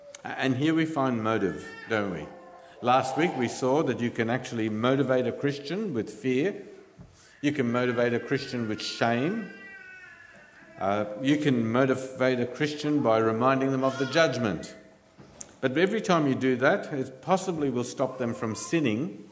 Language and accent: English; India; By the way, if I say anything derogatory about Indians, I just want to make a declaration, I am Indian.